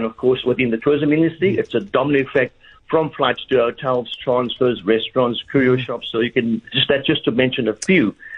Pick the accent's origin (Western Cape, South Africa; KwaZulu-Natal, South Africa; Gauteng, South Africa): Western Cape, South Africa; Cape Town; And bear in mind, I grew up on Strandfontein Beach. You know, I fished there from young already.